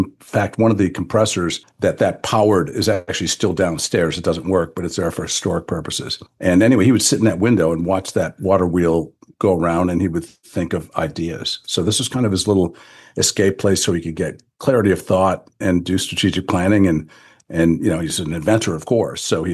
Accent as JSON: {"language": "English", "region": "Midwest", "country": "United States", "said": "I had two little kids, and I was kind of like, I'm from the Midwest. And I was kind of pining to get back, not necessarily to Detroit, but just somewhere in the Midwest."}